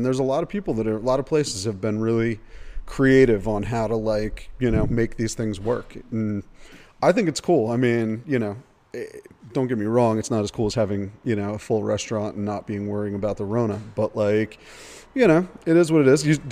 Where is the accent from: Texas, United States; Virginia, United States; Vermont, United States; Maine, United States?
Vermont, United States; now in Philadelphia, United States; I'm originally from Northern Vermont, and so all of my family and stuff still lives up here. I live in Philly now